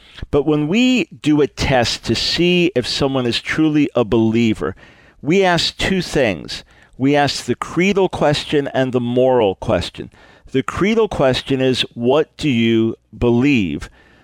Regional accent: Philippines; I'm a Filipino and a Christian.

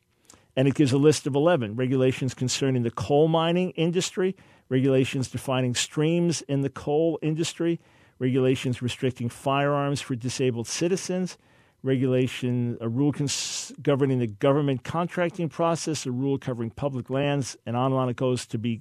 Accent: New York, United States; And hey, I'm a New Yorker, so I understand about the good business and I understand about the attitude.

